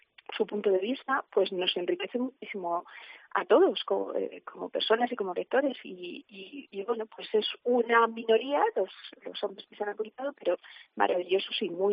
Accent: Navalacruz, Castile and León, Spain; se ha añadido Fontiveros, Sotalvo, Solo Sancho, Navalacruz, que es mi pueblo, Cepeda de la Mora

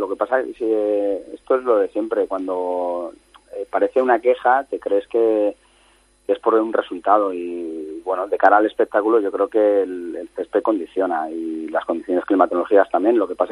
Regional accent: Madrid, Community of Madrid, Spain; me siento vallecano, madrileño, español

